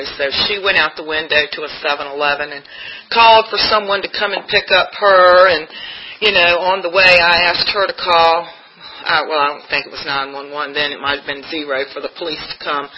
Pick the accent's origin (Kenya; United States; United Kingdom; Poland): United States; Hampton, Virginia; But before I go there, I'm originally from Hampton, Virginia.